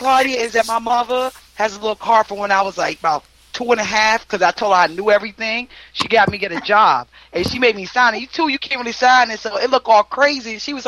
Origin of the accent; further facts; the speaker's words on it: Jamaica; I came from Jamaica.